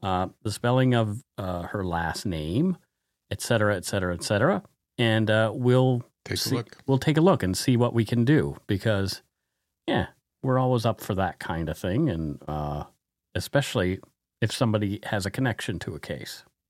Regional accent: Liverpool, North West England, United Kingdom; Oh, Liverpool, England. Yeah. Well, there you go. I'm from Liverpool.

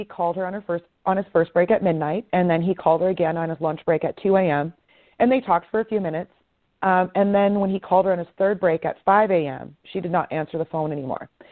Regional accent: North Dakota, United States; moved away; So I'm originally from North Dakota, and while I don't still live there, you know, many friends still live there.

